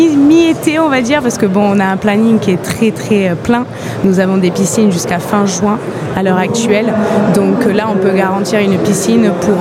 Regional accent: England, United Kingdom; French is a second language; Je suis anglaise, donc oui, je parle couramment anglais, sûrement mieux que le français d'ailleurs.

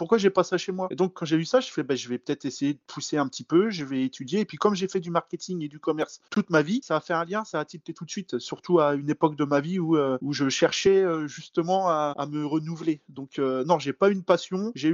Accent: Reims, Grand Est, France; je travaillais pour un club de football chez moi, à Reims.

